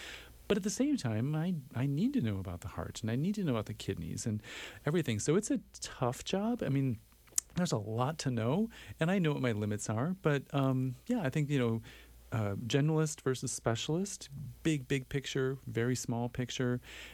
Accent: New Ulm, Minnesota, United States; also born or lived in overseas; So I'm a Minnesota kid. I was born in New Ulm. I had a chance to live overseas at one point in my life when I was a young person. But I've spent the rest of my life in Minnesota.

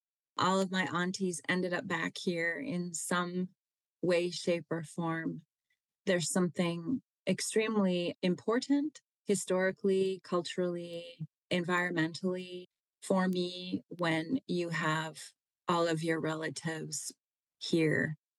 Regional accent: Grand Portage, Minnesota, United States; I am from Grand Portage and Grand Marais.

